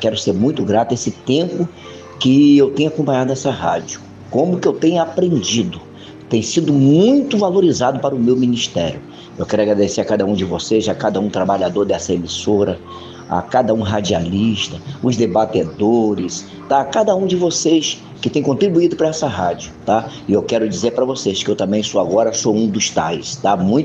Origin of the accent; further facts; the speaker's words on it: Itaboraí, Rio de Janeiro, Brazil; sou aqui de Itaboraí, a Igreja Ministério Reviver